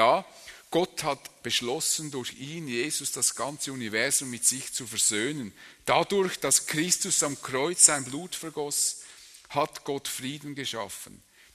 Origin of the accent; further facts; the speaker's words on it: Switzerland; ich bin Schweizer, habe so eine deutsche Nummer dran